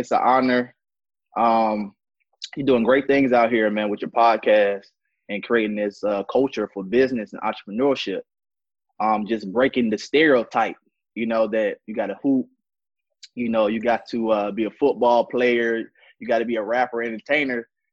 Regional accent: Atlanta, Georgia, United States; I'm from Atlanta, Georgia. Zone 6, to be exact.

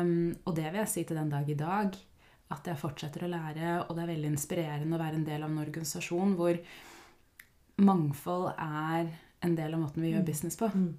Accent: Oslo, Norway; Så jeg jo født og oppvokst I Oslo, Groruddalen. Og foreldrene mine kom til Norge I en veldig ung alder, 15-16, sent 70-tallet.

